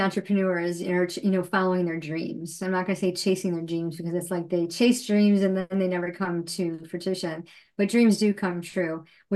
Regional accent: Rochester, New York, United States; I'm from Rochester, New York, and we have this place called the Canandaigua Music Center

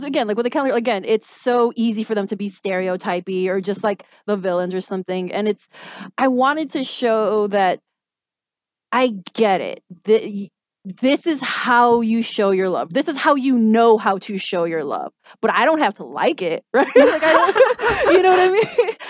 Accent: Chicago, Illinois, United States; I was born and raised in Chicago. You know, I've never lived in the Philippines. I've visited a few times.

